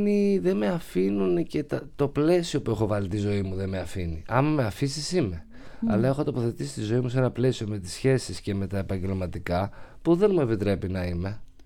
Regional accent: Chalkida, Central Greece, Greece; also born or lived in Arta; Ο μπαμπάς μου και εμένα από εκεί, ναι.

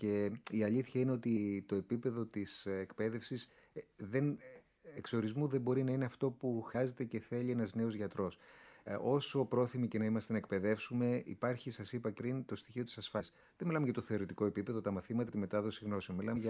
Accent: Koroni, Peloponnese, Greece; Κατάγομαι από την Κορώνη Μεσσηνίας και έκανα αγροτικό στα Φιλιατρά

